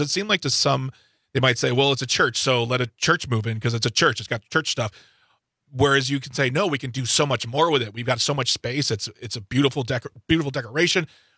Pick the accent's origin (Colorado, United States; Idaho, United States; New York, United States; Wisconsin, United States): Wisconsin, United States; Waukesha; I know I grew up here in Waukesha, and the church I went to, St. Mary's, right across the way, our meeting area was in the basement